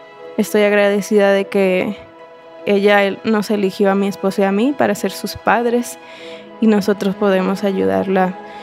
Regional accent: Dominican Republic; yo soy de la República Dominicana.

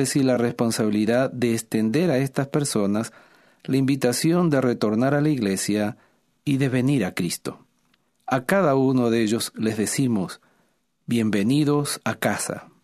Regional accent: Minas, Lavalleja, Uruguay; En Minas, mi ciudad natal en Uruguay, durante el invierno hace mucho frío.

